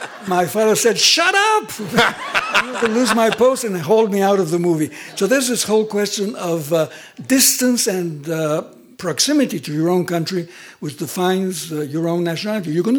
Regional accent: Washington, District of Columbia, United States; also born or lived in Santiago, Chile / Buenos Aires, Argentina; I was the son of a diplomat and I grew up in many parts of the world. I grew up in Washington, in Santiago de Chile, in Buenos Aires.

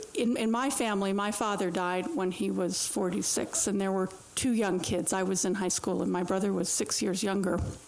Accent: Brockport, New York, United States; I'm from Brockport, New York, because you are the only one who is going to know where that is in upstate New York.

